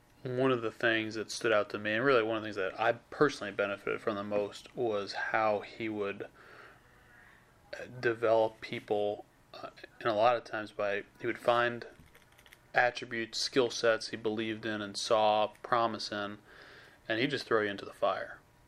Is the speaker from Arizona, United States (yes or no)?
no; New York, United States; I'm from New York. I want to go back home.